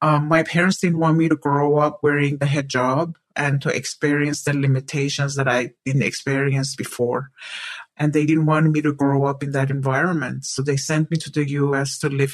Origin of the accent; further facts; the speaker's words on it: Iran; So growing up in Iran as a child was wonderful.